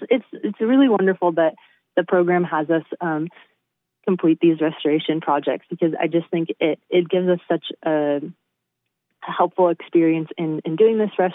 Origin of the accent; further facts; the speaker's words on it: Somerset, California, United States; Yeah, so I grew up in this little town in El Dorado County called Somerset. And it's basically just like kind of quintessential Sierra foothill town.